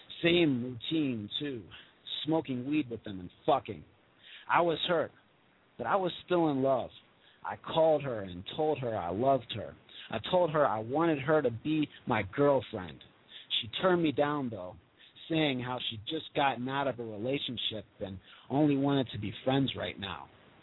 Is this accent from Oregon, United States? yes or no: no; Miami, Florida, United States; So, yeah, man, you know, like growing up in Miami, and there's a lot of crazy shit that happens there.